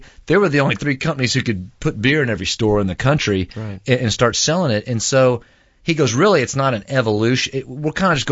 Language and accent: English; Austin, Texas, United States; but I was from Austin, and it's people, oh, hey, he's from Austin